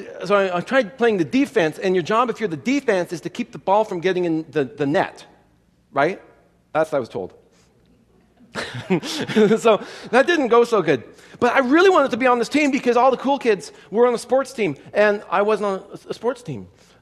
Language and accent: English; Canada; I grew up in Canada